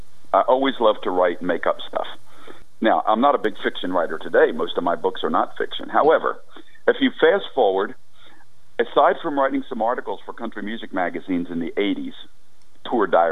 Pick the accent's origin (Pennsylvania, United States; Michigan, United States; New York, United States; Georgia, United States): Pennsylvania, United States; Philadelphia; Early gospel music influence on me growing up in Philly, the early days of the … our career in gospel